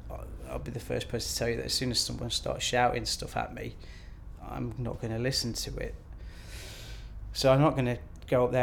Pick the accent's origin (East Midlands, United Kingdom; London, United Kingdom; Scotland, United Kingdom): East Midlands, United Kingdom; Nottingham; Because I was brought up in Nottingham, I was having difficulty with my own sexuality